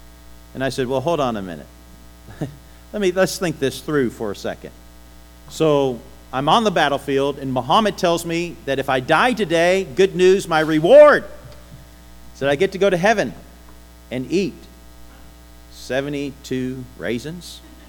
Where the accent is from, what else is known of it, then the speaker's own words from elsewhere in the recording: Indiana, United States; born there; I was born in Indiana, but I could have been born in India.